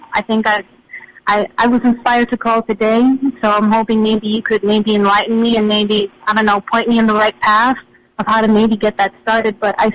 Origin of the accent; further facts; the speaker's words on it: New York, United States; not to start here in New York, I'm from New York